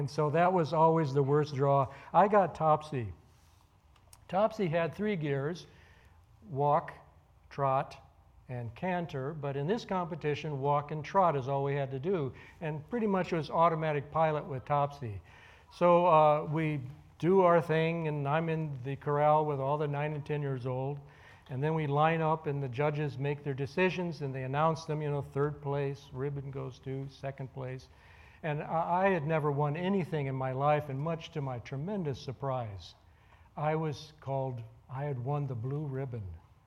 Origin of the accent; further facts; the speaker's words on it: Palatine, Illinois, United States; I grew up in Palatine, Illinois, and my parents enrolled my brother and sisters and myself in a riding school.